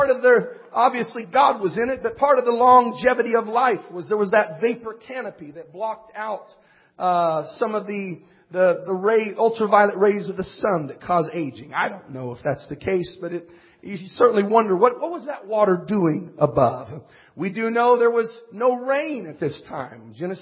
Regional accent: California, United States; Now, I'm from Southern California. We barely know what rain is.

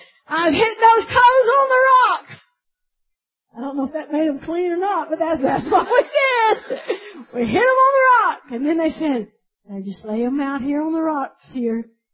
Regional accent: Arkansas, United States; I'm from Arkansas.

